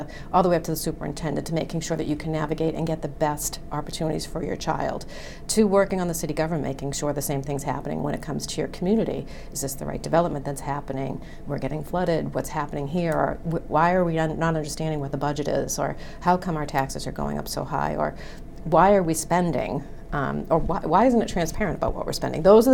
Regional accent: Quincy, Massachusetts, United States; Watching what was happening here in Quincy, I decided, like I said, I was in my hometown, walking into town hall and filled papers

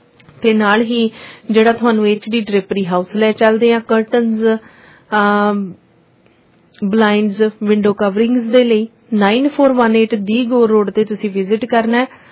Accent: Punjab, India; moved away; ਜਿਵੇਂ ਕਿ ਆਪਾਂ ਪੰਜਾਬ ਤੋਂ ਇੱਥੇ ਛੱਡ ਕੇ ਆ ਰਹੇ ਹੈਗੇ ਆ ਤੇ। ਪਰ ਅਸੀਂ ਜਿੱਥੇ ਜੰਮੇ ਪਲੇ ਆ

